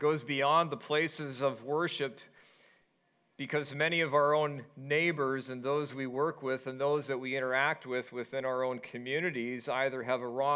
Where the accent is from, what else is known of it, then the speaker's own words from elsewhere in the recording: Vancouver, British Columbia, Canada; where I grew up in Vancouver